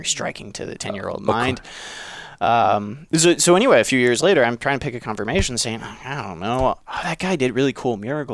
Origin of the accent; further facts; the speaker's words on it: Clearwater, Florida, United States; also born or lived in Seattle; So I was born in the Seattle area. Okay. I lived there until I was about 7 years old. And then we all moved to Clearwater, Florida.